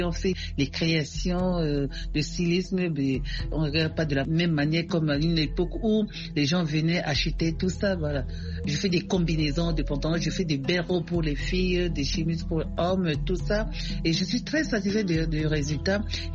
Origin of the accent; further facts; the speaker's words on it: Central African Republic; Il y a un très grand festival international de contes et de l'oralité chaque année chez nous en Centrafrique